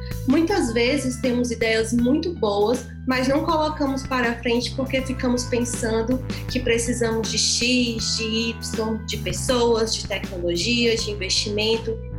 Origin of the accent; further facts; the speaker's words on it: Fortaleza, Ceará, Brazil; Sou de Fortaleza e sou formada em administração de empresas, com extensão também em marketing pela USP e pela ESPM.